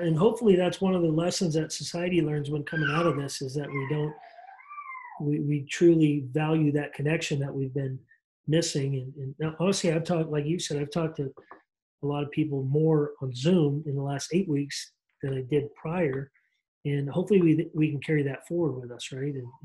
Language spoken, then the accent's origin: English; Great Falls, Montana, United States; I grew up in a pretty, you know, my hometown, Great Falls, is 60,000 people